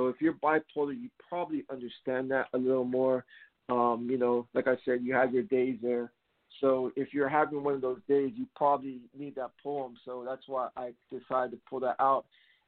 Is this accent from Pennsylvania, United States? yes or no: no; Miami, Florida, United States; now in Orlando, United States; I am a poet here in Orlando, Florida right now. Originally, I'm from Miami. That is my hometown.